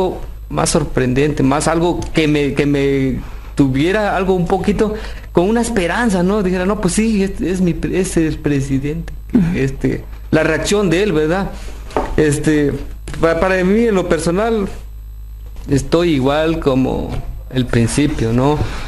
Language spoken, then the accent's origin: Spanish; Mexico; le vengo a pedir justicia como ciudadano mexicano que soy